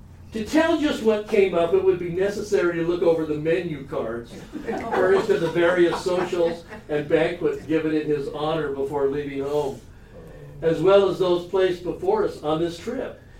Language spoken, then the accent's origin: English; Layton, Utah, United States; By the way, I did, growing up in Layton, in Utah, I would occasionally talk to police